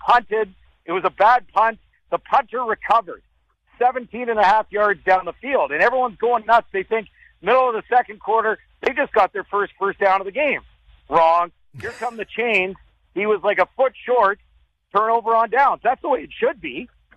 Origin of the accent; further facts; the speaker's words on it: Edmonton, Alberta, Canada; I've been watching CFL football growing up in Edmonton. I remember the early 80s team, so essentially 45 years.